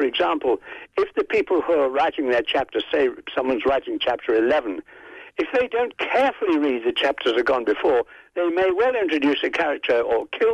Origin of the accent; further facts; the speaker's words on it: England, United Kingdom; moved away as an adult; Well, I'm an Englishman, as you may have guessed from my accent, and I came here in 1954, sent on a mission by a company, a London company I was working for